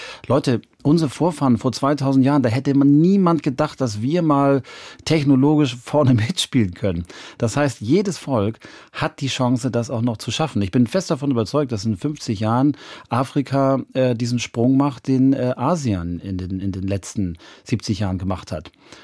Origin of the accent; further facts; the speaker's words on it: Hamburg, Germany; Und ich finde das in meiner Heimatstadt Hamburg so traurig